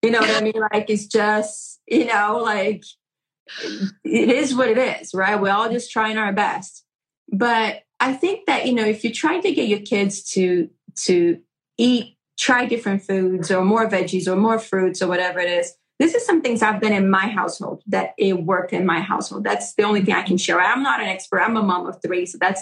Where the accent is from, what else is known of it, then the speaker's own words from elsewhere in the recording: Brazil; growing up in Brazil, our plate is very colorful.